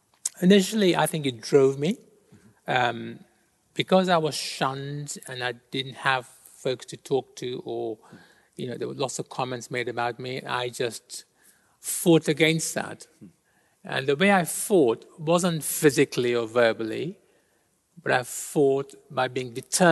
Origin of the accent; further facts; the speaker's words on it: Kenya; So although I was born in Kenya, my mother was born in Kenya too, but ethnically, I'm from an Indian background. That's where Gujarati comes from.